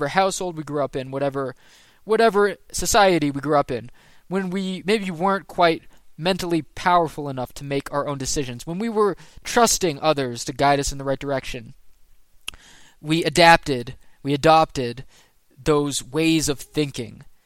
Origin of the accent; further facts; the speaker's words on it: New England, United States; I'm from New England, so guys includes gals.